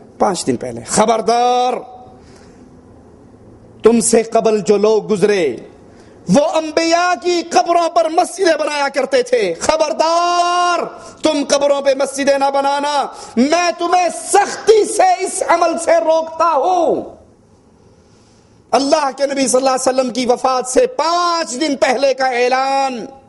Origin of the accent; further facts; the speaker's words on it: Abdul Hakim, Punjab, Pakistan; born or raised there